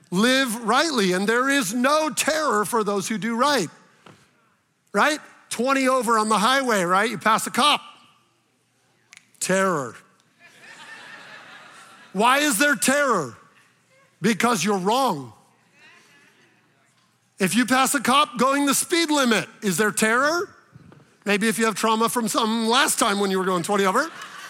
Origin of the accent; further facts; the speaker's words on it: Arizona, United States; I grew up in Arizona, right?